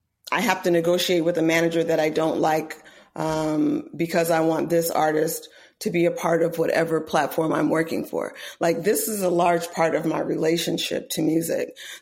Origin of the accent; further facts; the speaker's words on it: Oakland, California, United States; And I do have being from the great city of Oakland to thank for that.